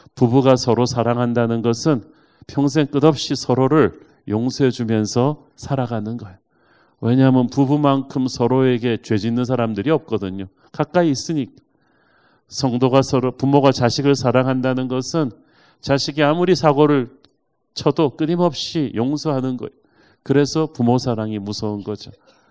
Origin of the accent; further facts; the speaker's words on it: Busan, South Korea; 제가 고향이 부산인데